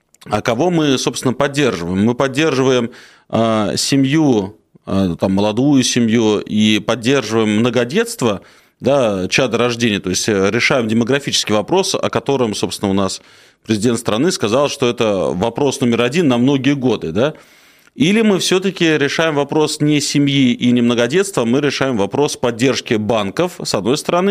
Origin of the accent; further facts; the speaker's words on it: Moscow Oblast, Russia; Я вот сам из Красногорского района